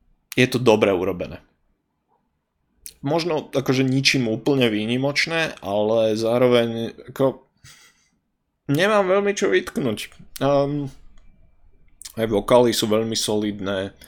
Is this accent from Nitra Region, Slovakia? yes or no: no; Žilina, Žilina Region, Slovakia; Ja som zo Žiliny a toto mi príde presne ako že Žilina, že je to industriálne, také ako také šedivé mesto, ale v niečom je tam fajn.